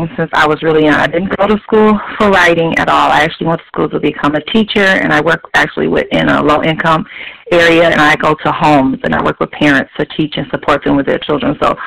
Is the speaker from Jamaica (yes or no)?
no; River Rouge, Michigan, United States; yes, I am from Michigan, River Rouge, Michigan. Actually, it's a really small little city outside of Detroit.